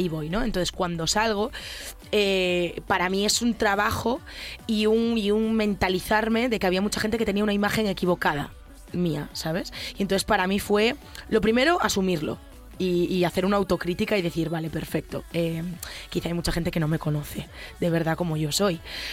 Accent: Galicia, Spain; todo lo llevo por dentro como buena gallega que soy

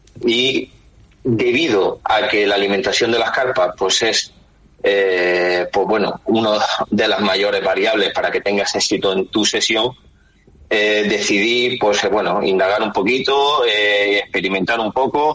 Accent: Las Palmas de Gran Canaria, Canary Islands, Spain; born there; Aunque de acento ya me quedan solo algunos flecos, pero sí, nací en Las Palmas de Gran Canaria.

